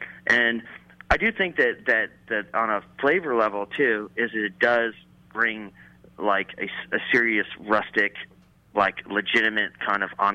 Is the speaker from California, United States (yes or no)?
yes; California, United States; also born or lived in Florida / New York; now in Texas, United States; I'm here in Texas. You know, I grew up in California and Florida and lived in New York for a little while, and long story short, I'm not this like native Texas guy.